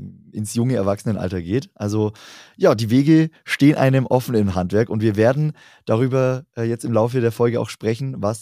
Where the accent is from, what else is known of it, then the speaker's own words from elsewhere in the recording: Southern Germany, Germany; Ich komme hier aus dem Süden, also wir sprechen jetzt hier über komplett Deutschland einmal hinweg, rund 800 Kilometer trennen uns